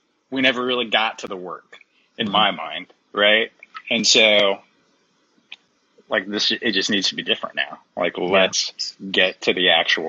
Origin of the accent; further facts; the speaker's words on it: Indiana, United States; I grew up in Indiana, and Indiana does not have the greatest history, right?